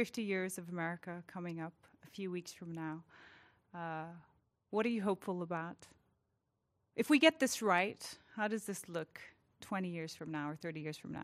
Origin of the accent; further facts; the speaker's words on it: Nepal; also born or lived in Europe; now in United States; I moved to the United States 2 years ago as well. I mean, I grew up in Nepal in the shadow of the CCP. I lived in Europe.